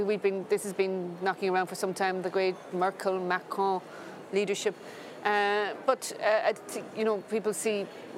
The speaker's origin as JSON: {"language": "English", "country": "Ireland", "said": "particularly if I come from Ireland"}